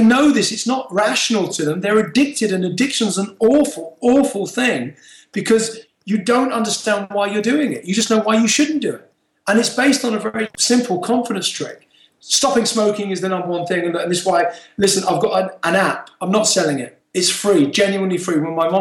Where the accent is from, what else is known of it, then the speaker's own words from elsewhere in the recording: Peckham, London, United Kingdom; I grew up in Peckham in London.